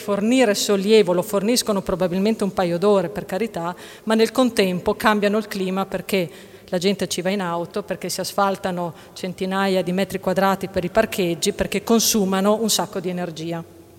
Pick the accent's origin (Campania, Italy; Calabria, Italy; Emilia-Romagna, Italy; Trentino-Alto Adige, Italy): Trentino-Alto Adige, Italy; Bolzano; io vengo da Bolzano, dall'Alto Adige, da noi ovviamente questo è un problemino che è sentito